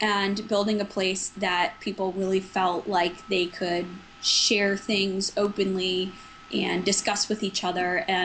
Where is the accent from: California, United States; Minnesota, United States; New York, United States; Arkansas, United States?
Minnesota, United States; we had a bunch of folks from Minnesota, my home state